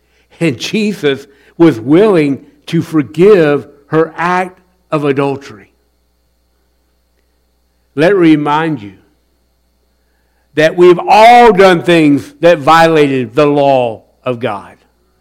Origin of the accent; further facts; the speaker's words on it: Columbia, South Carolina, United States; I grew up in Columbia, South Carolina, so we were at the old Dutch Square Mall.